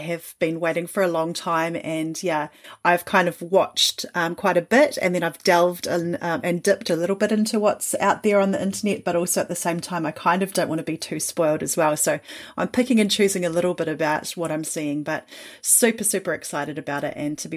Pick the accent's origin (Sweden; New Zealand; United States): New Zealand; accent: Kiwi; So if anyone hadn't noticed, I'm a New Zealander from my Kiwi accent.